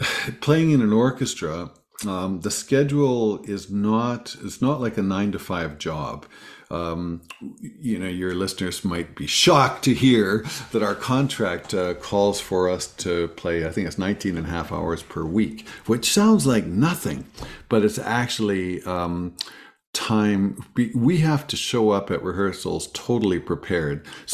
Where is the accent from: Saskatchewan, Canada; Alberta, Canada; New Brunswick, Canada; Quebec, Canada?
Alberta, Canada; Edmonton; I grew up outside of Edmonton. We were literally in the woods.